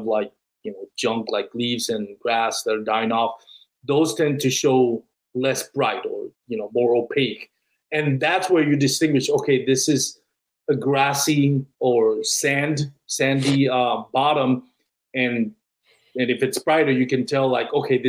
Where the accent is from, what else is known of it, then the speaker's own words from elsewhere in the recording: Puerto Rico; born there; I was born in Puerto Rico where there was a lot of bats.